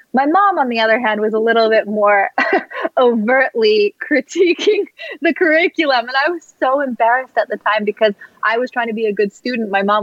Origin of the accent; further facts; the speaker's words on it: Malibu, California, United States; I mean, I grew up in Malibu, California with a loving family and, you know, opportunities.